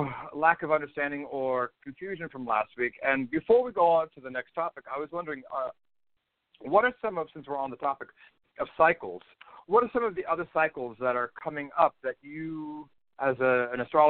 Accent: New York, United States; And being a New Yorker or being in the metropolitan area to see anything like this

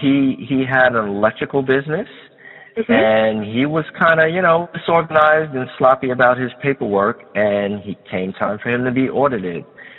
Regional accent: Queens, New York, United States; moved away as an adult; also born or lived in Harlem; now in Long Island, United States; Well, I'm a kid from Harlem and Queens. I spent most of my life in Queens from the time I was about 5 until I left the house when I was about 20. I currently live on Long Island

